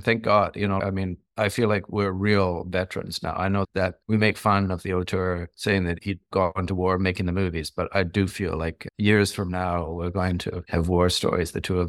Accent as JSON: {"language": "English", "town": "Toronto", "region": "Ontario", "country": "Canada", "tie": "born or raised there", "said": "I grew up in Toronto, in Canada"}